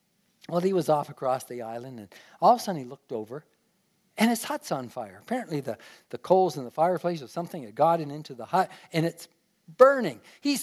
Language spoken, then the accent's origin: English; Hamilton, Ontario, Canada; Now, I grew up in Hamilton. Part of Hamilton is Stony Creek